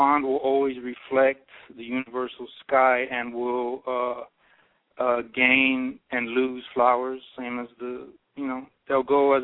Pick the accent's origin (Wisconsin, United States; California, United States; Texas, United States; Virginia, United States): Texas, United States; You know, I'm from South Texas, you know, Mexican-American, all that yada yada.